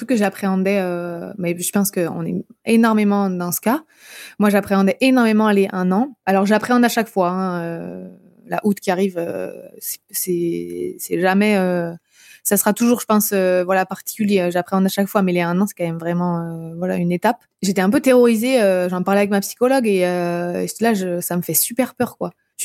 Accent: Brittany, France; je suis bretonne à la base, donc j'ai des amis aussi pas très loin de la Bretagne, en Mayenne.

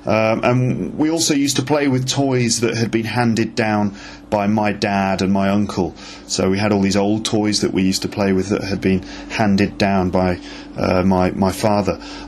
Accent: Ealing, London, United Kingdom; I grew up in West London. That's where we lived, in a place called Ealing in West London. So that's where I grew up initially.

